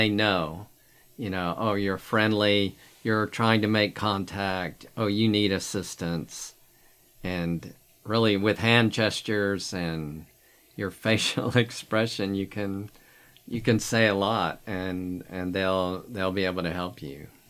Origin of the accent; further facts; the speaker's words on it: United States; And particularly most people in Africa thought I was rich because I was American.